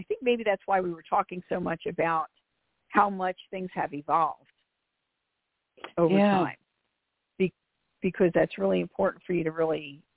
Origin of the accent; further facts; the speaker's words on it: Philadelphia, Pennsylvania, United States; The second thing is I am from Philly, so I speak rather quickly.